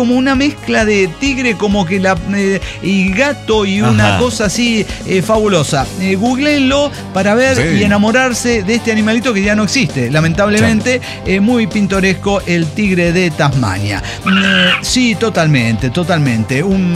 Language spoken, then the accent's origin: Spanish; Juchitán, Oaxaca, Mexico; me atragantó cuando escuché que nombraron a mi pueblo, mi nombre, y me da alegría que ya hasta pronóstico del tiempo del Istmo de Tehuantepec hay.